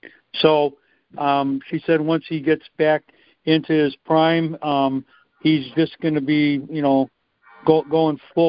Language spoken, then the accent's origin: English; Illinois, United States; visiting us up in the North Woods of Wisconsin at our place up there because we're from Illinois.